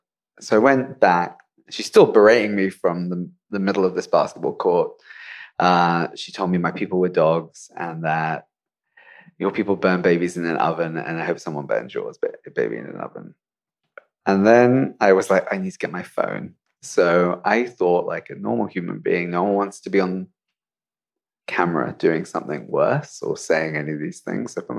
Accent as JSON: {"language": "English", "country": "United Kingdom", "said": "I'm British. I'm not Palestinian."}